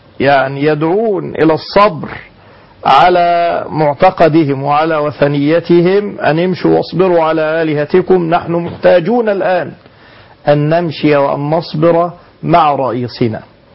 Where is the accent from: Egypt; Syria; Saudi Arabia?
Egypt; نحن في بلدنا مصر